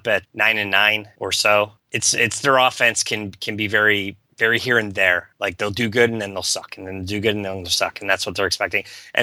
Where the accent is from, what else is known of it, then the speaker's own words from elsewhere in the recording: Montreal, Quebec, Canada; I'm going to take my hometown, now Montreal Alouettes, I assume.